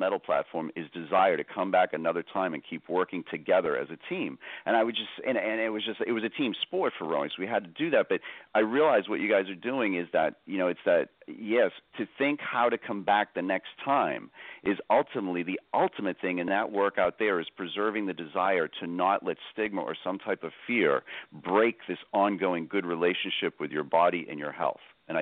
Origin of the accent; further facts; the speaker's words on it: Ireland; Oh, my God, I'm Irish.